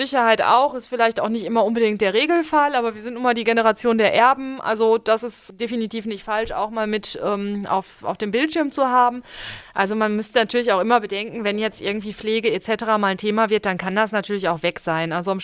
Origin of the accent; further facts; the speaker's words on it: North Rhine-Westphalia, Germany; ich komme aus einem Handwerkerhaushalt aus Nordrhein-Westfalen